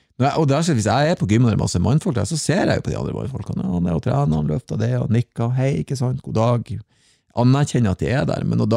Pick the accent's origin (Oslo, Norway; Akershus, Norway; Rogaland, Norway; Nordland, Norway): Nordland, Norway; Bodø; Så jeg hadde en helg her hjemme i Bodøbyen. Og nå til helga, så skal jeg altså være hjemme i byen min og henge med folk.